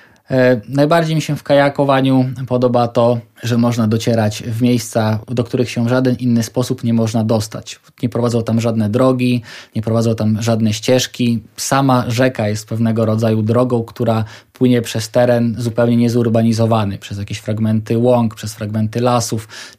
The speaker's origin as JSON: {"language": "Polish", "town": "Rzeszów", "region": "Subcarpathian Voivodeship", "country": "Poland", "said": "ponieważ pochodzę z Rzeszowa"}